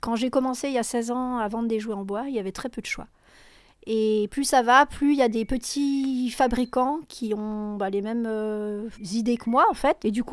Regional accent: Brittany, France; now in Île d'Yeu, France; moi je suis originaire de Bretagne là, avant de venir m'installer sur l'île-dieu.

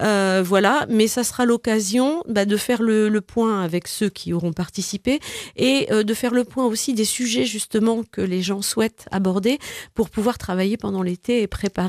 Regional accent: Île d'Yeu, Pays de la Loire, France; on est tous de l'Île-Dieu, mais on habite tous un village.

